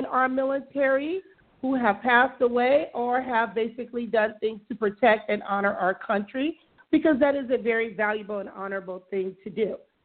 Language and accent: English; Compton, California, United States; And many of us, you know, that are my Facebook friends, we are from Compton.